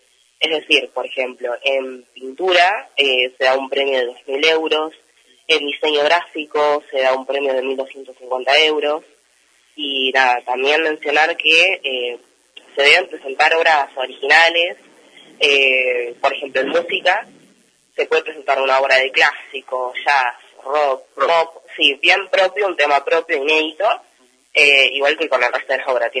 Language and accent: Spanish; Salamanca, Castile and León, Spain; yo soy de Salamanca, Fiore también es de Salamanca